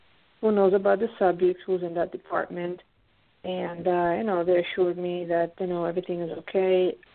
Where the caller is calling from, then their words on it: Pennsylvania, United States; I'm calling from Pennsylvania.